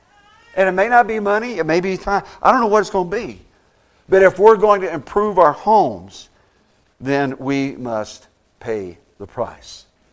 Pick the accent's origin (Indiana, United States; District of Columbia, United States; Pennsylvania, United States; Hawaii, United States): Indiana, United States; I grew up in Indiana. It was an Indianapolis Star